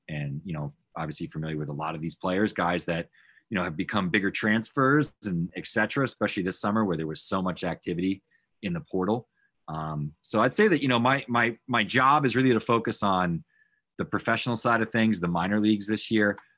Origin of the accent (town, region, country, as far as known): New England, United States; born or raised there